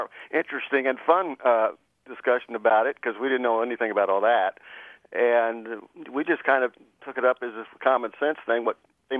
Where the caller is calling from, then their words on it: Cleburne, Texas, United States; Fort Worth, Texas. Actually, right outside Fort Worth, down in Cleburne, Texas.